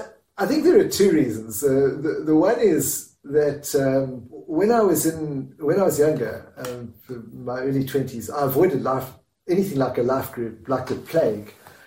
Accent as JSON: {"language": "English", "country": "Ireland", "said": "I don't sound it, but I'm actually Irish"}